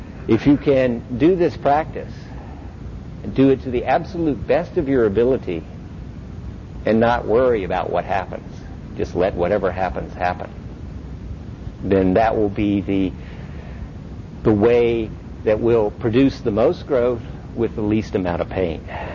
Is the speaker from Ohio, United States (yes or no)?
no; California, United States; Not because I come from California. That doesn't give me any authority at all.